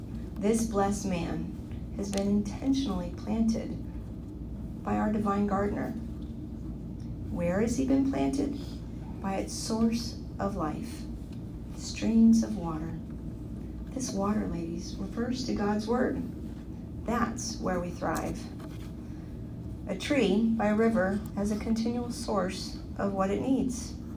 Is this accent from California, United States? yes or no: yes; California, United States; I came from California, and I love about living in Virginia is that we get 4 full seasons.